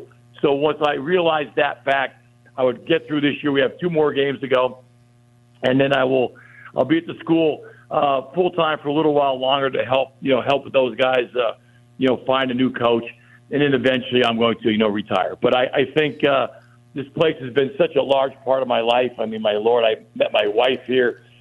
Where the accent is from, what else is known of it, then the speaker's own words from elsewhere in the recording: Plymouth, Pennsylvania, United States; now in Dallas, United States; I'm a local guy. I'm from Plymouth, Pennsylvania originally, and I was living in Dallas at the time.